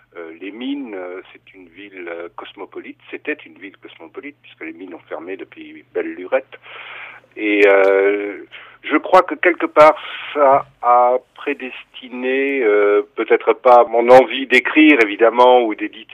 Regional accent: Forbach, Grand Est, France; je suis né à Forbach. Forbach est une ville frontière avec l'Allemagne et ma famille est d'ailleurs franco-allemande. Mon père est allemand, ma mère est française

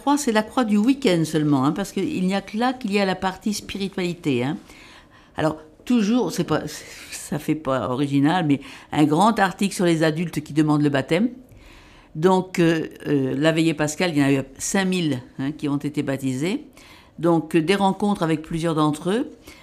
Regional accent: France; mais comme c'est un jeudi et que ça n'est pas férié chez nous en France, pour nous, ce sera le dimanche d'après.

